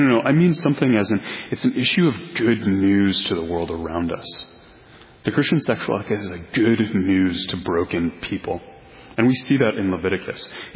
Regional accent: Missouri, United States; So I'm from Missouri.

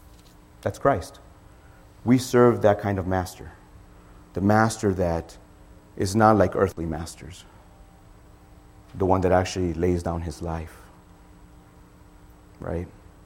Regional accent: Chicago, Illinois, United States; now in Miami, United States; Now, mind you, I was raised in Chicago. Chicago, you would think it's a large city, but it's pretty devout.

